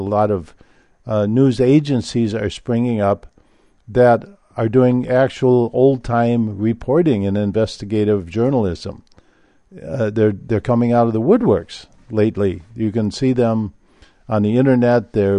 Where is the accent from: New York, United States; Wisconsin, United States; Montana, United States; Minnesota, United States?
Minnesota, United States; I can tell you from experience growing up in Minnesota that during the summertime, especially August, you would get these beautiful auroral displays.